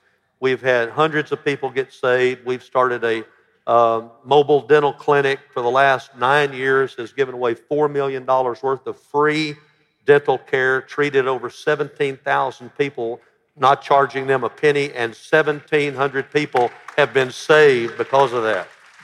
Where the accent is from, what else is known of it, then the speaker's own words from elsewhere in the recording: Alabama, United States; now in Memphis, United States; I came from Alabama. My whole church was white in Alabama. I came to Memphis, which was half ethnic besides white